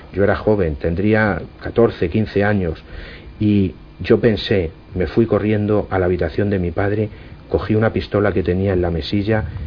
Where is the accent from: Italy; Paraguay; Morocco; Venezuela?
Italy; Syracuse, Sicily; also born or lived in Spain; yo soy de Italia, ¿no? De una isla que se llama Sicilia, y allí hay una ciudad que se llama Siracusa. Pues ahí nací yo. Lo que pasa es que mi madre es de aquí, de España, de los Montes de Toledo